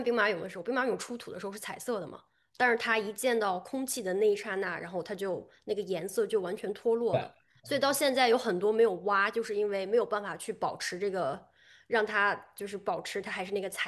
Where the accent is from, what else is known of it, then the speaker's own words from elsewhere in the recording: Xi'an, Shaanxi, China; 我要跟大家推荐一下我的家乡西安